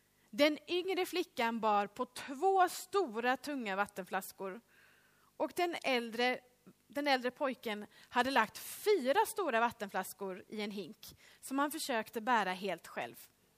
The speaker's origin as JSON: {"language": "Swedish", "town": "Växjö", "region": "Kronoberg County", "country": "Sweden", "also_born_or_lived": "Kongo-Kinshasa", "said": "och jag är från början från Växjö."}